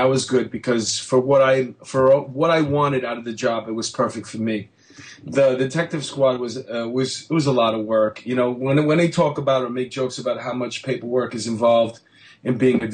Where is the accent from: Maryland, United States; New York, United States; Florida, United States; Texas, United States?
New York, United States; New York City; Yeah, I'm a New Yorker. I'm a native New Yorker.